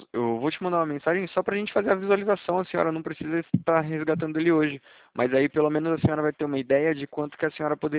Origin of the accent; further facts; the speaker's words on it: Valinhos, São Paulo, Brazil; eu sou do interior de São Paulo.